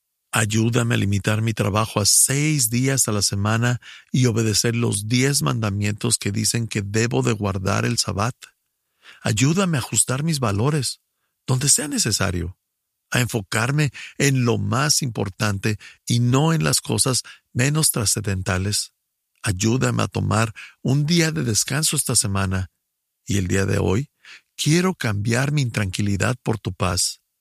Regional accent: Ecuador; soy del Ecuador.

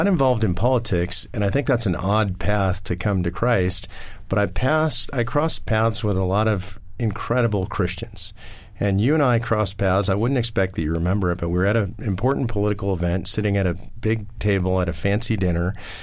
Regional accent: Los Angeles, California, United States; I was raised in Los Angeles as a secular Jew.

